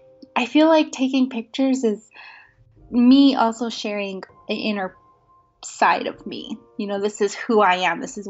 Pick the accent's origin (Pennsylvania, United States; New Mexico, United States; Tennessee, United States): New Mexico, United States; Tohatchi; Yeah, so I grew up on the Navajo Reservation in a little community called Tohatchi, just outside of Gallup, New Mexico. And apparently we were quite poor.